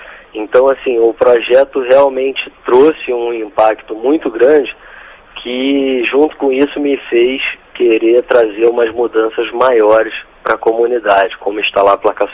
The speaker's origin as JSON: {"language": "Portuguese", "town": "Santarém", "region": "Pará", "country": "Brazil", "also_born_or_lived": "Rio de Janeiro / Salvador", "said": "Eu sou de Santarém."}